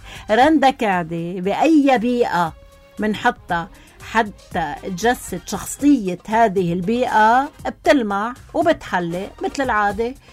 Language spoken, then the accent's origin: Arabic; Lebanon; ونحن كشعب لبناني